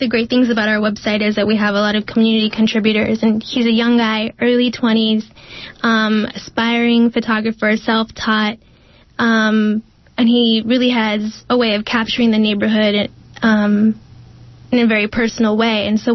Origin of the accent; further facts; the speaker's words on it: San Jose, California, United States; I was raised in San Jose. I came to San Francisco as a student at San Francisco State University